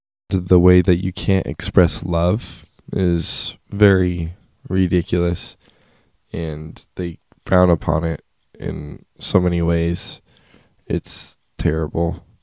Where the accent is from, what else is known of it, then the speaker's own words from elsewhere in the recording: Utah, United States; I grew up in Utah, and the Mormon church is very manipulative in every way